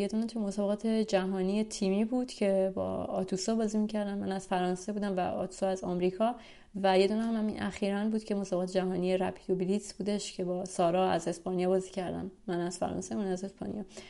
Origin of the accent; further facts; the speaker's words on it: Mashhad, Razavi Khorasan, Iran; من توی فضای سنتی مذهبی بزرگ شدم، شهر مشهدم شهر خیلی مذهبی و شهر بالاخره امام رضا و اینا هستش.